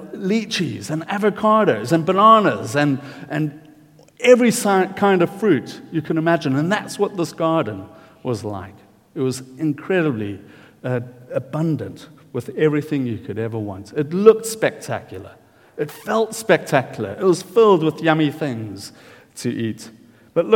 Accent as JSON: {"language": "English", "region": "KwaZulu-Natal", "country": "South Africa", "tie": "born or raised there", "said": "Growing up in Natal, you've got wonderful trees."}